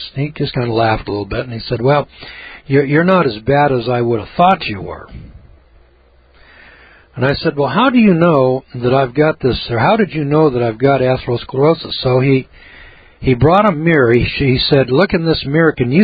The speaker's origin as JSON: {"language": "English", "region": "Missouri", "country": "United States", "said": "You know, I'm from Missouri."}